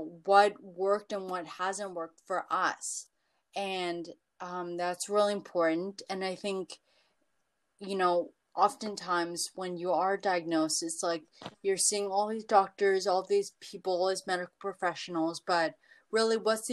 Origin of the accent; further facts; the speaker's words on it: Toronto, Ontario, Canada; I am from Toronto